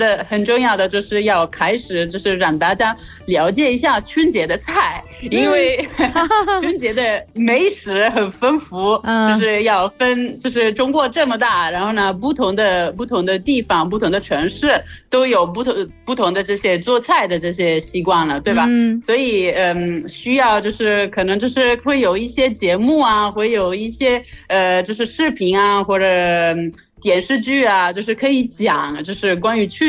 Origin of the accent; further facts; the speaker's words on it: Italy; Chinese is a second language; 首先对我来说，我是一位意大利人跟一位中国人结婚了。